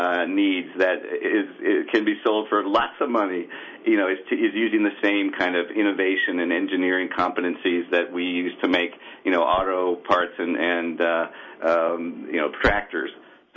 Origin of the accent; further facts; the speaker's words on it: Michigan, United States; and the same is true in my home state of Michigan.